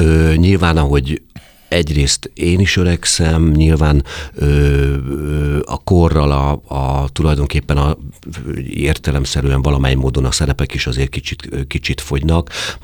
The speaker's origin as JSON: {"language": "Hungarian", "region": "Szabolcs-Szatmár-Bereg", "country": "Hungary", "accent": "Szabolcs dialect", "said": "meg nyilván ugye Szabolcsból jöttem"}